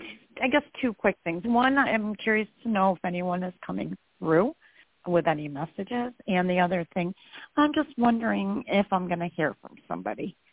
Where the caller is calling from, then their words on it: New York, United States; Oh, I don't think I said. I'm in New York State as well.